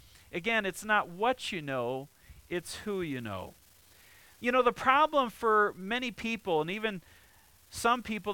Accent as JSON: {"language": "English", "town": "Mount Pleasant", "region": "Michigan", "country": "United States", "tie": "born or raised there", "said": "It was actually based out of Grand Rapids, Michigan. We grew up in Mount Pleasant, just a couple hours away"}